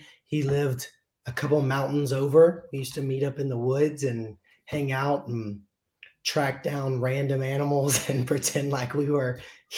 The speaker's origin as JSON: {"language": "English", "town": "Oxford", "region": "Alabama", "country": "United States", "tie": "born or raised there", "said": "I grew up in Northeast Alabama, Oxford, yeah. Alabama. It was Oxford. A smaller town when I was there than it is now."}